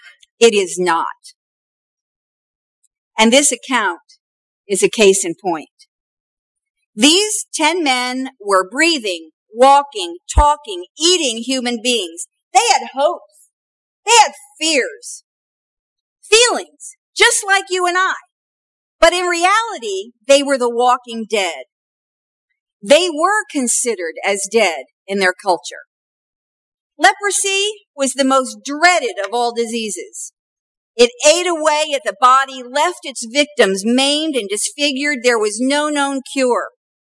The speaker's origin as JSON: {"language": "English", "town": "Kansas City", "country": "United States", "said": "because I am from Kansas City"}